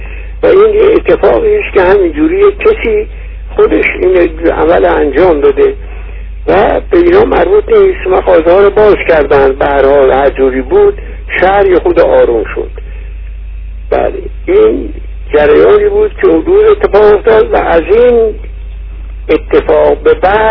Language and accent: Persian; Tehran, Tehran Province, Iran; من در تهران متولد شدم و در تهران هم بزرگ شدم.